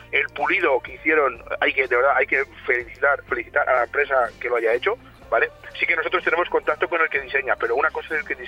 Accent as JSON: {"language": "Spanish", "town": "León", "region": "Castile and León", "country": "Spain", "lives_now": "Bilbao, Spain", "said": "piensa que somos de León, nos desplazamos a Bilbao para encontrar un poco"}